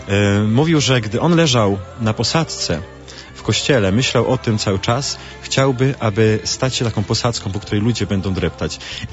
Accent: Zakliczyn, Lesser Poland, Poland; Ja pochodzę z południa Polski, pochodzę z Zakliczyna nad Dunajcem i w naszej tradycji jest tak przyjęte

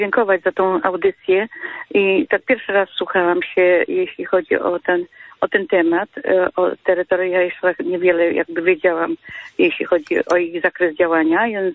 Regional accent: Lower Silesian Voivodeship, Poland; Ja jestem z Dolnego Śląska.

